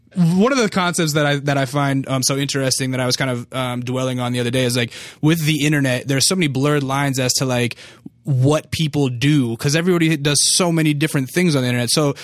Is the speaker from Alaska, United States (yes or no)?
yes; Alaska, United States; I'm from Alaska, indeed. My family's from the East Coast, though.